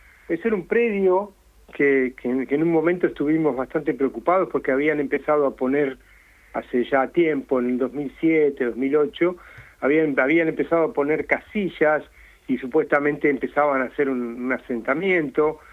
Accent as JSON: {"language": "Spanish", "region": "Buenos Aires", "country": "Argentina", "tie": "born or raised there", "said": "Somos de ahí, de Parque Patricios, de siempre."}